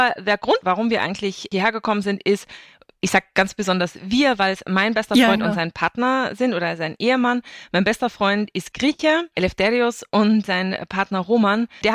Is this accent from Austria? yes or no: yes; Austria; now in Hamburg, Germany; ich bin Österreicherin und bin vor 17 Jahren nach Hamburg gezogen, also 2006.